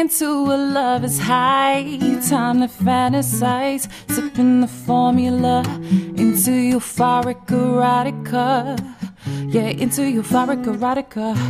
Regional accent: Porirua, Wellington, New Zealand; now in Christchurch, New Zealand; I'm from Wellington, from Porirua, but I live in Ōtautahi in Christchurch at the moment.

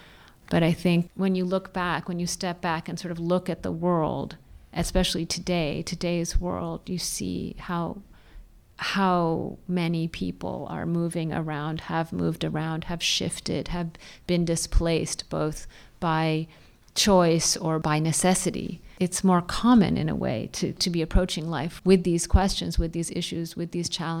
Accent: New England, United States; I grew up in New England and I read it when I was, you know, 15 or whatever.

